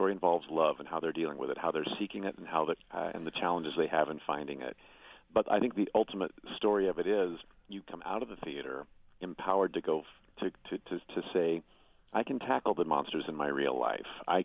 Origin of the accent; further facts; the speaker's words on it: Indianapolis, Indiana, United States; my hometown.